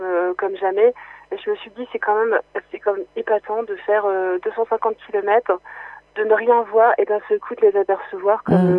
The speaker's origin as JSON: {"language": "French", "town": "Saint-Brieuc", "region": "Brittany", "country": "France", "lives_now": "Sarthe, France", "said": "C'est-à-dire que quand je suis arrivée de Saint-Brieuc pour venir en Sarthe, j'avais cette sensation que moi, citadine, je connaissais tout."}